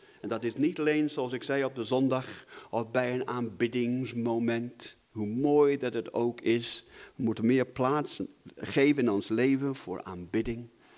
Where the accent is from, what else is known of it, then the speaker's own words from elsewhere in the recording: Belgium; Mijn vader was Belg, dus ik ben Belg